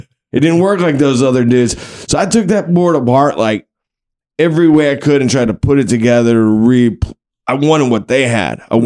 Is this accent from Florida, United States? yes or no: no; Wilmington, North Carolina, United States; also born or lived in Abingdon, Virginia; I was born in the Abingdon, Virginia, which is in the Appalachian Mountains. But at seven, my parents separated and my mother moved us to the beach. So we moved to Wilmington, North Carolina.